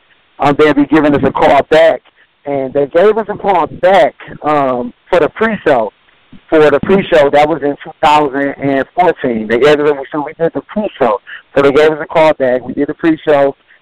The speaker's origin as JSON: {"language": "English", "town": "Detroit", "region": "Michigan", "country": "United States", "said": "Okay, we from Detroit, Michigan. Me and my business partner, as you know, is Fresh T. We were dancing back in Detroit with just two clowns."}